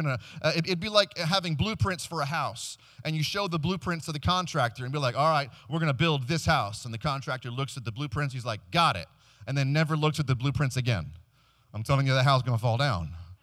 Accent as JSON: {"language": "English", "region": "Maryland", "country": "United States", "said": "I'm from Maryland, right outside of Washington, D.C."}